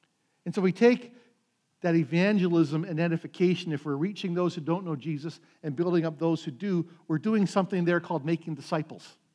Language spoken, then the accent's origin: English; Flin Flon, Manitoba, Canada; I was working back in my hometown of Flin Flon, working in the smelter.